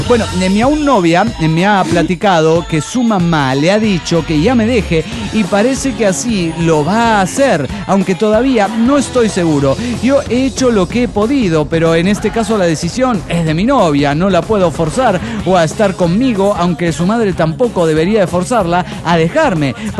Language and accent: Spanish; Córdoba, Argentina; de Córdoba, Argentina.